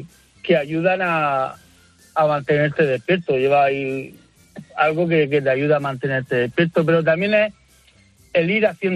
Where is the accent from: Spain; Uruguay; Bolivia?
Spain; Algezares, Region of Murcia; Hombre, yo soy de Murcia, de un pueblecito.